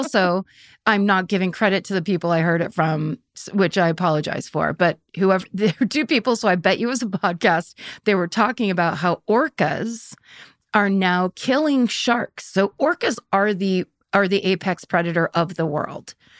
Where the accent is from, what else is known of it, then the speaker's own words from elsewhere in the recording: California, United States; Because I'm from Northern California. I grew up 25 miles away from Stinson Beach, where surfers get eaten by great white sharks constantly.